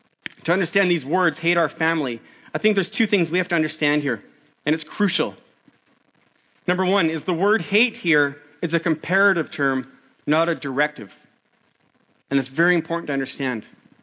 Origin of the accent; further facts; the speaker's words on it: Calgary, Alberta, Canada; Big fan. I'm from Calgary.